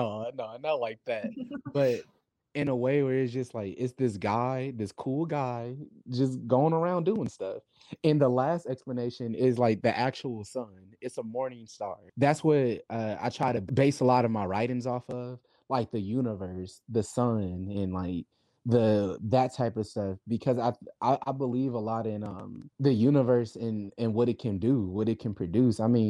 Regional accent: Milwaukee, Wisconsin, United States; That's the street that I grew up on in Milwaukee, Wisconsin. And in that area is one of the most like impoverished areas in the city

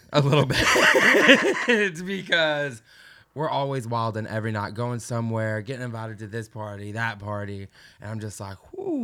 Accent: Arkansas, United States; moved away as an adult; also born or lived in Tampa, Florida; now in Nashville, United States; Like I said, I'm originally from Arkansas, and then I moved, after I graduated high school, I moved to Tampa, Florida for a few years.

